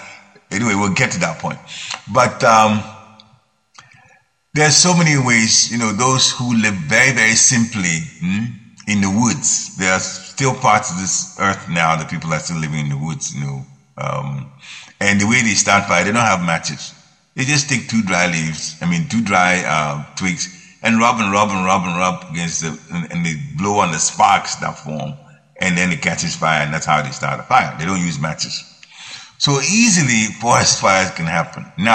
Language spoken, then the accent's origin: English; Ghana; I've seen this so many times when we were growing up in Ghana and West Africa.